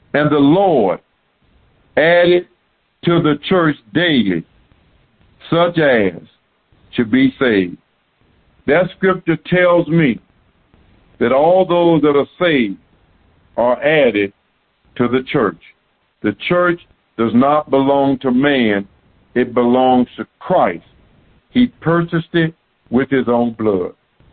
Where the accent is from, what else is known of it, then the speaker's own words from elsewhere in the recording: Florida, United States; I'm from Florida. I am a Floridian.